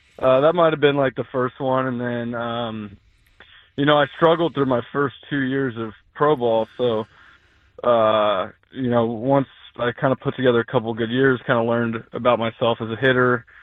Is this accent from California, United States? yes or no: yes; Alpine, California, United States; You know, growing up in Alpine, my dad was a big baseball fan, big Padre fan.